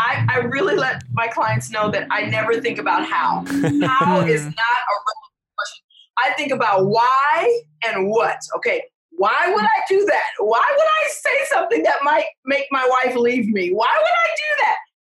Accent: Detroit, Michigan, United States; I just am a roughneck. I'm from Detroit.

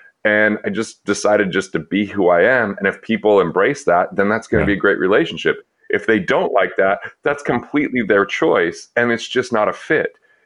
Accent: Utah, United States; I was growing up in Utah, not Mormon, and my partners were Mormon

